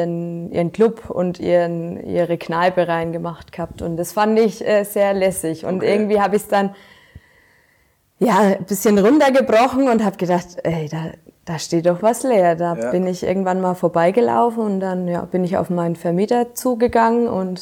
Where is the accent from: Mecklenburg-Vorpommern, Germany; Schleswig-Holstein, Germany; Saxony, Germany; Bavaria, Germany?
Bavaria, Germany; Wilfershausen; Aus Wilfershausen.